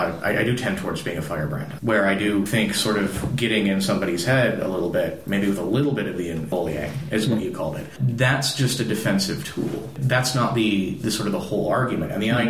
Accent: Chicago, Illinois, United States; moved away as an adult; also born or lived in Arizona; Is I grew up in Chicago. It's a city known for its architectural beauty. It's one of the nicest skylines as far as I'm concerned. But then in my adult years, I moved to Arizona, which is no less beautiful

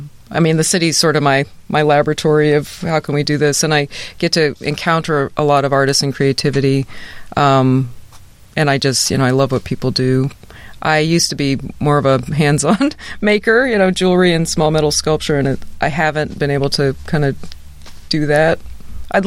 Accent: Milwaukee, Wisconsin, United States; also born or lived in Seattle; now in Tacoma, United States; Well, I grew up in Milwaukee, and I had a very circuitous path, which we don't need to go into now.

